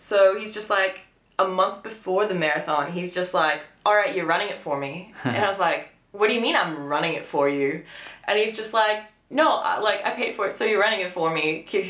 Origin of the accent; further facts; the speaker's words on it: Canada; first language Polish; English is a second language; I'd say I'm more 100% Polish and just, I mean, I grew up in Canada